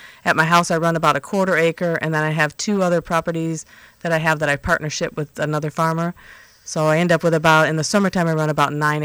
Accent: Michigan, United States; When I was real little, I was raised in Michigan when I was 2 and 3, and my grandfather was a farmer

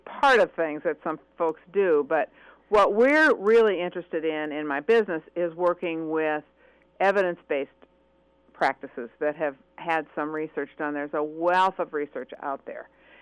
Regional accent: Illinois, United States; also born or lived in Chicago; I was born in Chicago, raised in Northern Illinois. Yeah. I'm one of those Yankees.

